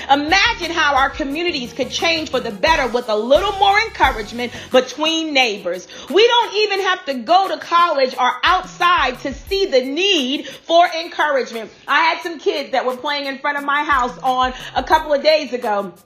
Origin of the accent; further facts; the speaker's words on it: South Carolina, United States; he was a movie star that grew up in my hometown, South Carolina.